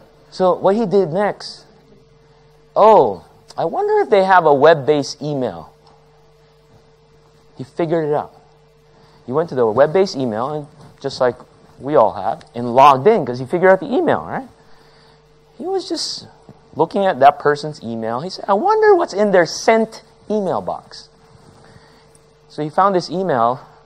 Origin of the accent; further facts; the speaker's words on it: Manila, Metro Manila, Philippines; now in United States; I'm originally from Manila, Philippines, and when I started working in the U.S.